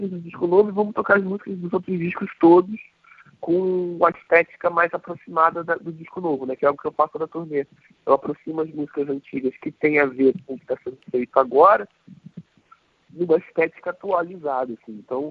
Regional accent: Rio de Janeiro, Brazil; sou do Rio de Janeiro, tinha voltado pro Rio de Janeiro

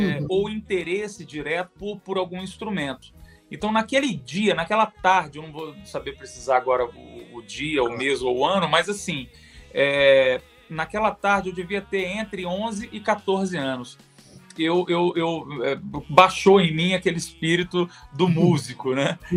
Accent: Governador Valadares, Minas Gerais, Brazil; also born or lived in Ponte Nova; eu nasci em Ponte Nova, mas passei a minha infância em Governador Valadares, que é no leste de Minas, uma cidade muito grande.

